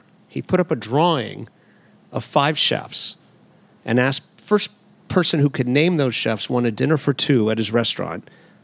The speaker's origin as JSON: {"language": "English", "town": "Miami", "region": "Florida", "country": "United States", "tie": "born or raised there", "said": "Oh, my God. I grew up in Miami."}